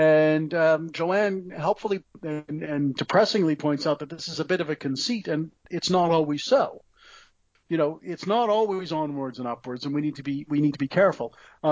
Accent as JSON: {"language": "English", "country": "United States", "tie": "born or raised there", "moved": "yes", "said": "We are American citizens. We were raised in the United States. We are historians of the United States. We don't live in the United States."}